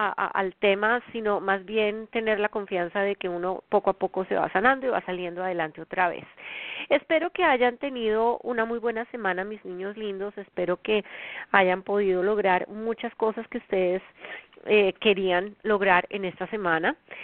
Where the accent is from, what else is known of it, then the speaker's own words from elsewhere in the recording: Colombia; now in United States; Son las 8 de la noche en mi país natal, Colombia